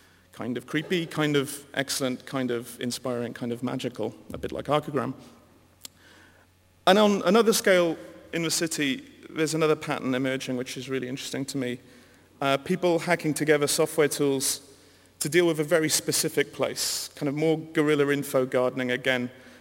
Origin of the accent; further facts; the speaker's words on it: Wales, United Kingdom; I'm a Welshman